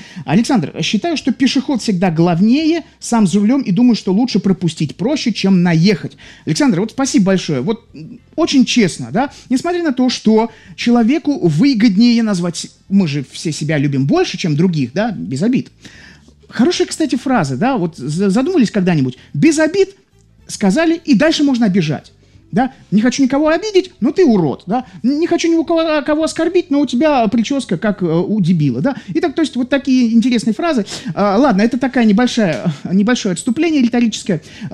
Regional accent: Odesa, Odesa Oblast, Ukraine; в силу того, что я одессит, я могу общаться с собой 20 минут спокойно

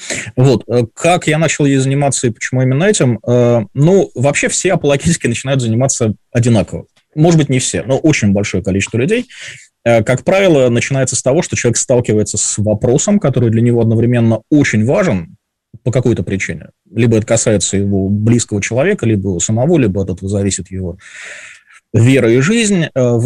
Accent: Vyborg, Leningrad Oblast, Russia; Выборг, мой родной город

